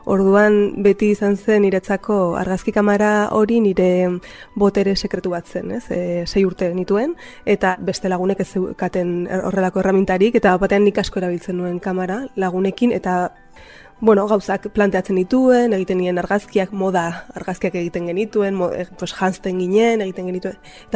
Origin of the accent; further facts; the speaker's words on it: Lakabe, Navarre, Spain; born there; Ni Lakaben jaio nintzen, Lakabe bada herri okupatu bat, Nafarroako ipar hegoaldean dagoena